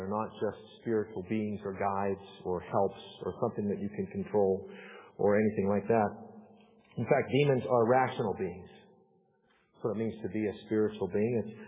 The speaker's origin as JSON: {"language": "English", "region": "Salzburg", "country": "Austria", "tie": "born or raised there", "said": "my nickname growing up in Salzburg was Buster."}